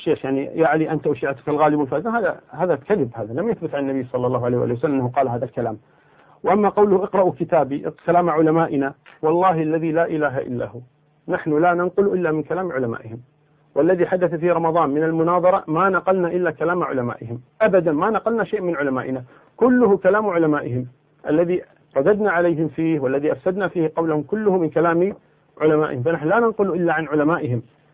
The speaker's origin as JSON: {"language": "Arabic", "country": "Kuwait", "said": "أنا من أهل الكويت، أنا أعلم منك بذلك."}